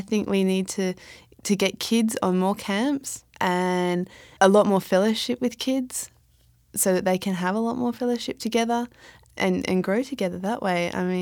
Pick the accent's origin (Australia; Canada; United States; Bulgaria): Australia; can I say that because I'm Australian?